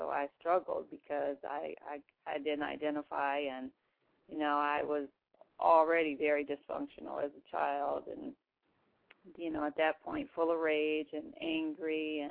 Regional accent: Rockford, Illinois, United States; Guess myself, I am originally from the Midwest. I'm from Rockford, Illinois. I'm one of altogether 10 siblings.

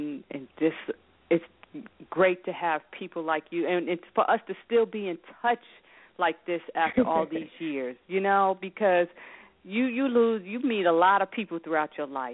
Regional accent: New York, United States; He and his family lived next door to us when we were growing up in New York, and his mom and my dad actually went to high school together.

